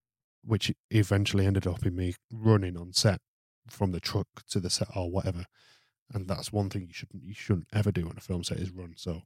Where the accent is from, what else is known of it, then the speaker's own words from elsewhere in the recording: Manchester, North West England, United Kingdom; I'm from Manchester, I'm from the North.